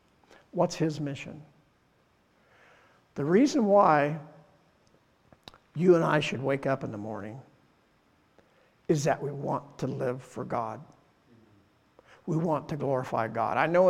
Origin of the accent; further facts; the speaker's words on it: Iowa, United States; I'm from Southern Iowa, but I'm not that far south.